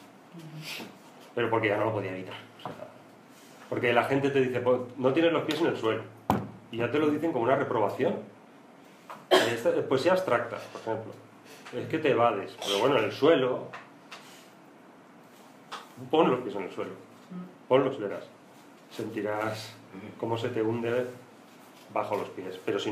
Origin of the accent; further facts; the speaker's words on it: Extremadura, Spain; En mi pueblo, yo soy del sur de Badajoz